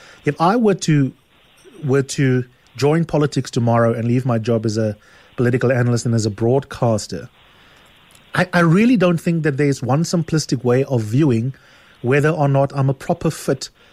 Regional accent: Grahamstown, Eastern Cape, South Africa; I mean, you know that I come from Grahamstown. You and I both love our complicated city. I lived in the poorest part of Grahamstown where I grew up.

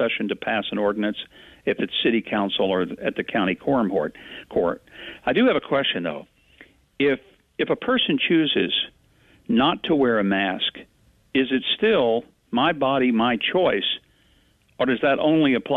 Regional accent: Arkansas, United States; since I grew up in Arkansas

